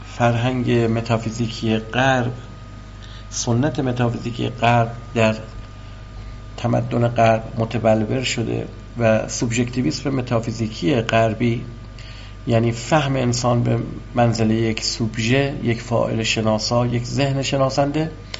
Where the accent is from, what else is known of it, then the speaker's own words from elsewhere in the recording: Iran; اینکه من ایرانی هستم و نه یک فرانسوی و نه یک اروپایی و یا یک آمریکایی یا آفریقایی بخشی از فکتیسیتی منه